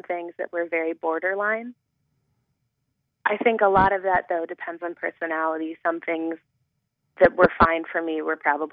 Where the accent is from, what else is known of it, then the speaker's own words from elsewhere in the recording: Ohio, United States; I grew up in Ohio, and I moved to the West Coast for school.